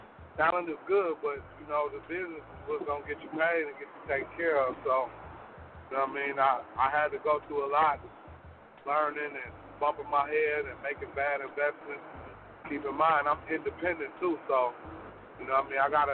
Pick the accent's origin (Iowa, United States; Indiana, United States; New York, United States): Indiana, United States; Gary; born there; now in Minneapolis, United States; me being from the Midwest, I was born in Gary, Indiana, and I reside in Minneapolis, Minnesota.